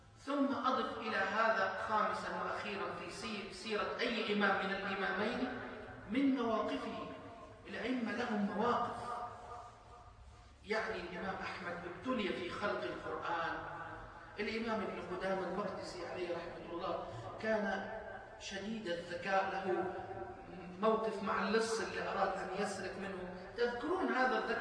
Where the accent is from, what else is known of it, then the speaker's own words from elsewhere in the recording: Egypt; عندنا في مصر يروجون لأخذ العلم من الكتب